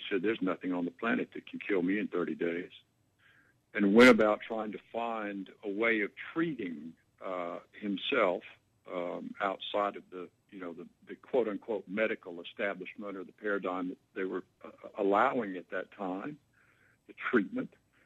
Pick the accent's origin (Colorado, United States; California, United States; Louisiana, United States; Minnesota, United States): Louisiana, United States; And, you know, I hail from Louisiana. My father was born on Arabella Street in New Orleans.